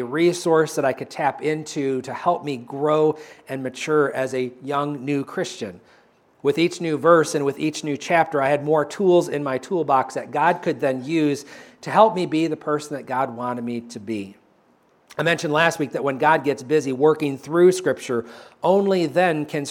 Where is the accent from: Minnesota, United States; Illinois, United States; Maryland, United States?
Illinois, United States; Tampico; they were driving me back to where I grew up in Tampico, Illinois.